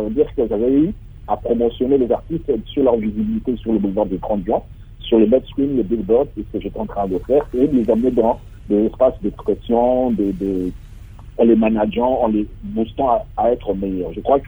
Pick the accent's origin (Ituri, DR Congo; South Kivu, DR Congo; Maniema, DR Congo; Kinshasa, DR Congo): Kinshasa, DR Congo; Je suis né et grandi à Kinshasa, je suis né en 77, à ma campagne plus ou moins où j'ai grandi.